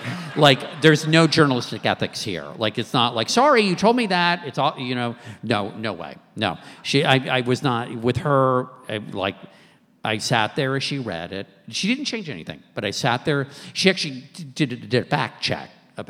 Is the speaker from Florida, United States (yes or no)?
no; Maryland, United States; and I grew up in Maryland, and it all just seemed like shrouded in mystery.